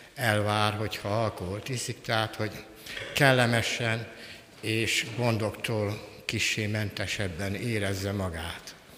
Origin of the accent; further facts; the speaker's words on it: Kecskemét, Bács-Kiskun, Hungary; born there; 1956-ban születtem Kecskeméten, átlagos életem volt